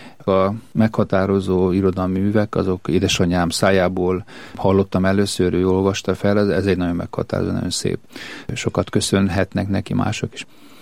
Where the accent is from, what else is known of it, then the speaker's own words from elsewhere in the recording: Seregélyes, Fejér, Hungary; hogy faluban nőttünk fel, Seregélyes nevű faluban, volt édesapám lelkész, 14 évig ott laktunk.